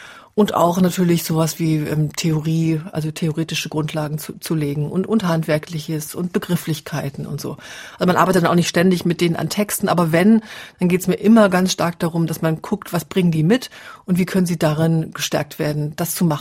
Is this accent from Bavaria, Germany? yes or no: no; Cologne, North Rhine-Westphalia, Germany; now in Freiburg, Germany; Inzwischen würde ich, glaube ich, das Wort Heimat reservieren für den Kindheitsort. Also das ist in meinem Fall ein hässlicher Kölner Vorort